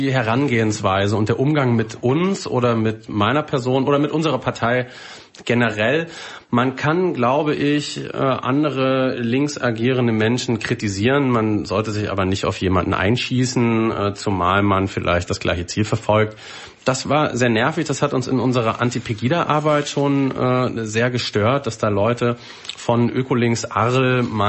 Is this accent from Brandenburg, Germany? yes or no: no; Berlin, Germany; ich komme immerhin aus Berlin bei Polen.